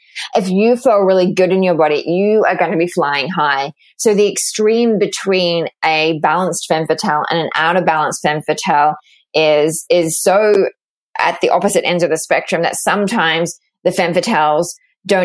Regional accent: Australia; moved away as an adult; I grew up in Australia, just like you. And at the age of 26, I decided to take 9 months off and travel the world.

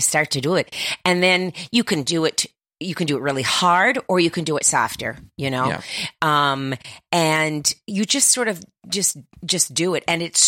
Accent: Miami, Florida, United States; Yeah. I'm from Miami, Florida, so I know humid.

